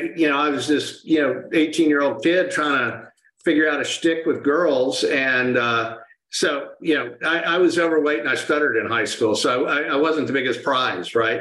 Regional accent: San Antonio, Texas, United States; also born or lived in Austin; But yeah, so I grew up in San Antonio, Austin, met my wife when we were in middle school.

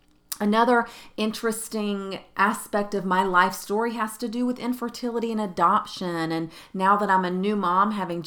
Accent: the South, United States; accent: Southern; but I'm here in the upstate of South Carolina. If you can't tell by my accent, I'm a little bit Southern.

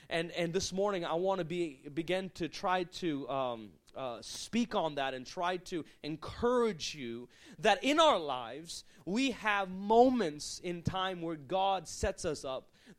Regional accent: Hawaii, United States; moved away; we moved from Hawaii. I'm from Hawaii originally, and we moved by faith to the mainland, and we traveled as evangelists

